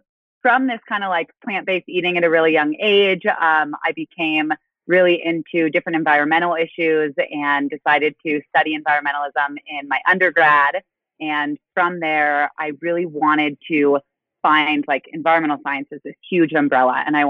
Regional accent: California, United States; I grew up in California.

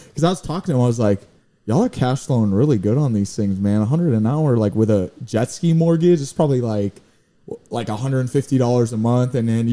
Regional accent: Cape Coral, Florida, United States; also born or lived in Fort Myers; Yeah, I was born in Fort Myers in the Villas near Provincetown, right off Summerlin. Yeah, and then when I was two, we moved to Cape Coral, and I've lived in Cape ever since I was like 2 years old. So, yeah, man, born and raised.

